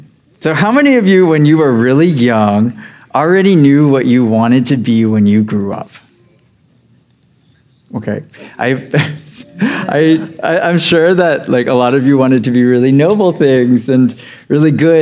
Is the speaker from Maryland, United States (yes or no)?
no; Texas, United States; I'm from Texas. We love our Cowboys, kind of, I guess, maybe.